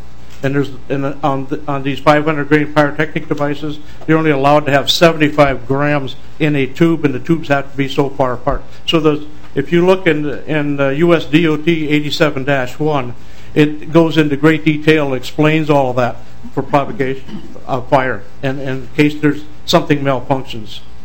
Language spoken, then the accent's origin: English; Minnesota, United States; I'm from Minnesota here.